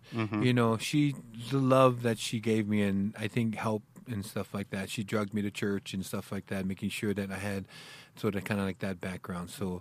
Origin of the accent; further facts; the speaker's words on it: United States; I don't know, being proud of being American.